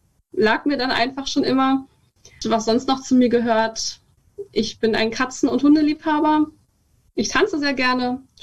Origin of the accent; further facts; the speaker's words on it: Brandenburg, Germany; also born or lived in Berlin; Ich bin bald 19. Das ist kein Problem. Ich wurde in Berlin geboren, bin aber in der Prignitz aufgewachsen. Also ich habe da meine ganze Kindheit verbracht. Wer das nicht kennt, das ist ein Landkreis im Nordwesten Brandenburgs, also an der Elbe quasi einfach.